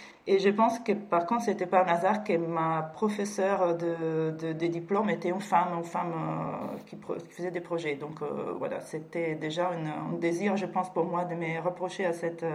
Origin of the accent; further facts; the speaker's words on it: Italy; French is a second language; je suis italienne d'origine et j'ai fait mes études donc à Venise, à l'école d'architecture de Venise. Je vais avoir dans quelques jours 50 ans